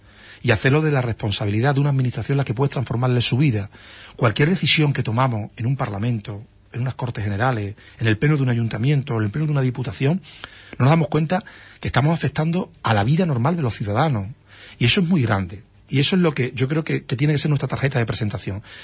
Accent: Andalusia, Spain; agradeciendo primero la confianza que me da el Partido Socialista Obrero Español de poder representar a mi tierra. Y en segundo lugar, pues poniendo toda esa trayectoria, ¿no? Yo creo que durante estos años lo más importante es que conozco la provincia de Huelva

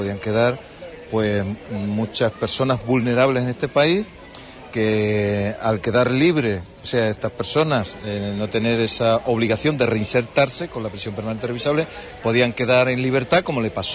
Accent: Andalusia, Spain; me da la posibilidad de poder defender a mi tierra, los intereses de mi tierra, defender el empleo que tanta falta hace en Huelva.

